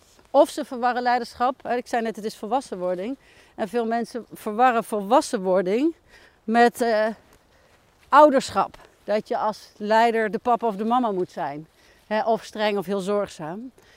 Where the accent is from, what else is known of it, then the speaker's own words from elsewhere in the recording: North Brabant, Netherlands; ik kom zelf uit Brabant, jij ook